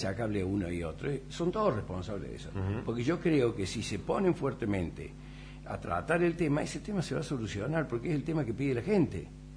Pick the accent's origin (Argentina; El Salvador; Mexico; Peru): Argentina; No somos Estados Unidos, no somos Europa, somos la Argentina.